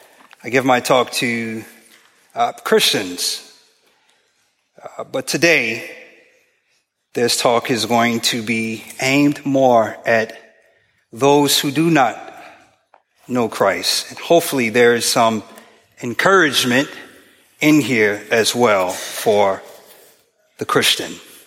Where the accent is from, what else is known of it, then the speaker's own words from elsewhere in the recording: Chicago, Illinois, United States; now in United Kingdom; I am from Chicago, Illinois.